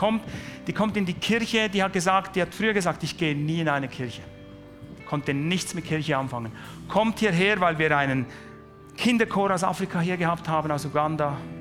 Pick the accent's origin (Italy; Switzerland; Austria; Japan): Switzerland; weil einfach eine andere Perspektive kommt, die ich als Schweizer nicht habe.